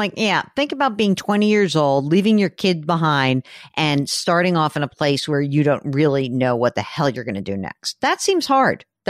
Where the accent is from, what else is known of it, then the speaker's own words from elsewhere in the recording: New York, United States; Come on, wait. We're New Yorkers. We want to hear.